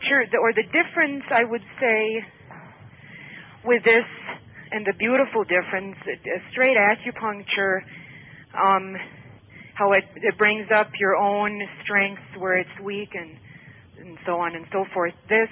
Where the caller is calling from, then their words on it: Poudre Canyon, Colorado, United States; I'm calling from Poudre Canyon, Colorado.